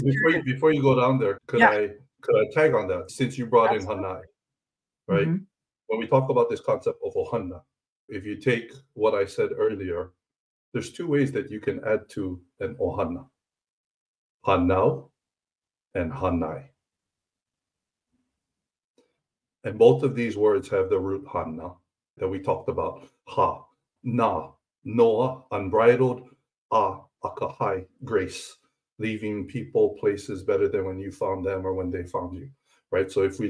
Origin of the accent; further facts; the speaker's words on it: Hawaii, United States; as a Hawaiian, that's kind of some of our ancestors teach us, right?